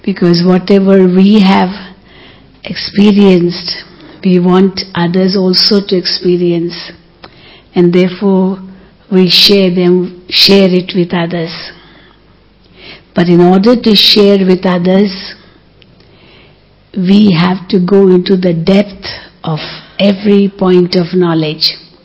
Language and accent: English; Mumbai, Maharashtra, India; now in Madhuban, India; 39 years, 38 years. And originally I'm from Mumbai, but I've lived here for half my life